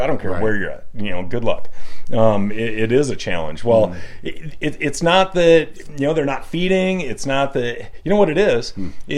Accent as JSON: {"language": "English", "region": "Minnesota", "country": "United States", "tie": "born or raised there", "said": "But growing up in Minnesota."}